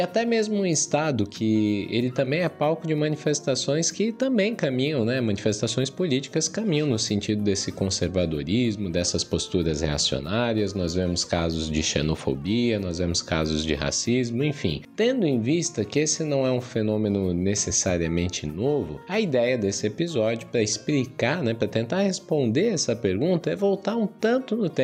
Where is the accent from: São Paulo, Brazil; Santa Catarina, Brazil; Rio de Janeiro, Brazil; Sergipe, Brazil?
Santa Catarina, Brazil; eu sou catarinense, de origem catarinense, e o Estação Brasil é produzido aqui em Santa Catarina, né, então eu falo aqui diretamente do estado e sempre morei no estado.